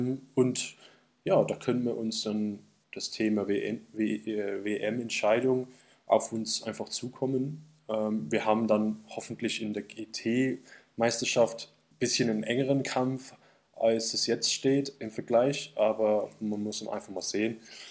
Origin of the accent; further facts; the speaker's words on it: England, United Kingdom; aus persönlichen Erfahrungen als Engländer